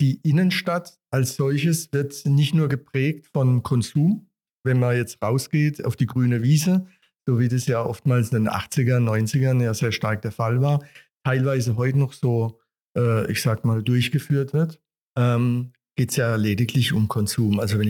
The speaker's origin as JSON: {"language": "German", "town": "Stutensee", "region": "Baden-Württemberg", "country": "Germany", "said": "von der IHK Karlsruhe. Ich stamme selber auch aus Studensee. Also seit 98 bin ich in Büchig wohnhaft, fühle mich auch sehr wohl hier."}